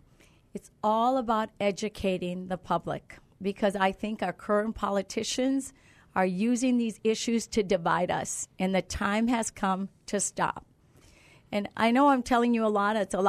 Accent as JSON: {"language": "English", "town": "Milwaukee", "region": "Wisconsin", "country": "United States", "tie": "born or raised there", "said": "when the riots were starting in the neighborhood I grew up in Milwaukee"}